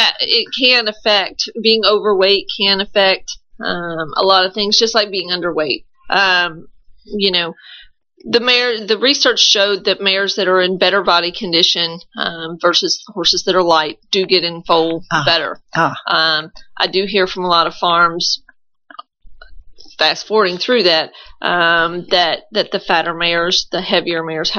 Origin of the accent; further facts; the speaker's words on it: Lexington, Kentucky, United States; now in Versailles, United States; Yeah, I grew up here in Lexington. I actually grew up maybe 3 miles from here. Over on Bryan Station Road.